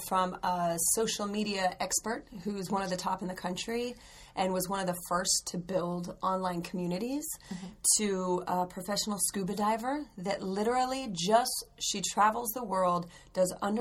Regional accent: Utah, United States; I'm from Utah.

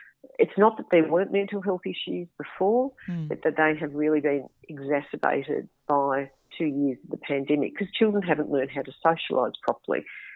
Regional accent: Melbourne, Victoria, Australia; In my hometown of Melbourne, we were locked down for months at a time.

